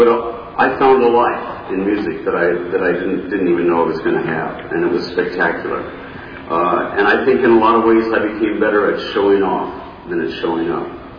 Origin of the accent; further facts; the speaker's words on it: Nashville, Tennessee, United States; now in Los Angeles, United States; live in Los Angeles, but my hometown is Nashville.